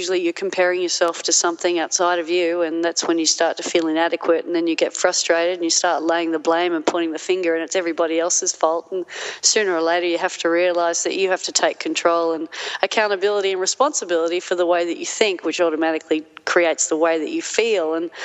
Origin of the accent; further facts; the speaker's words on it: Manly, New South Wales, Australia; I think it's one of the great life lessons that I've received from growing up in Manly is to never forget where you come from.